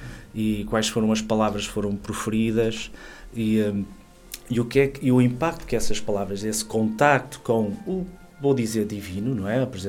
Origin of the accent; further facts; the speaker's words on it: Ponte de Lima, Norte, Portugal; now in Viana do Castelo, Portugal; Curioso eu vir viver para esta paróquia de Nossa Senhora de Fátima, que eu não sou natural de Viana, sou de Ponte Lima